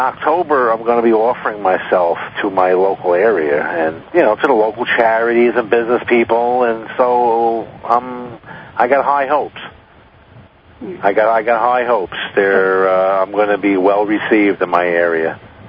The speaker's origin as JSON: {"language": "English", "town": "Albany", "region": "New York", "country": "United States", "said": "I'm from Albany to Manhattan."}